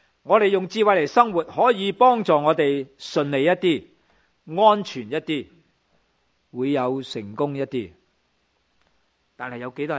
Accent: China; 我哋中国人特别中国人，我哋知道。

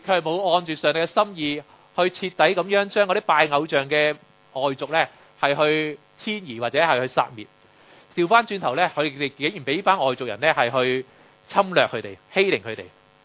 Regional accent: Hong Kong; 我哋香港人都好先敬羅衣後敬人

